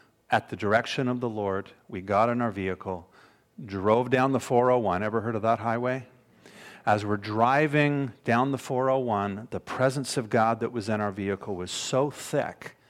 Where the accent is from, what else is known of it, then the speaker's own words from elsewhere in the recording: Toronto, Ontario, Canada; April and I are born and raised in Toronto. Anybody heard of that city before? Just down the street a little. Born and raised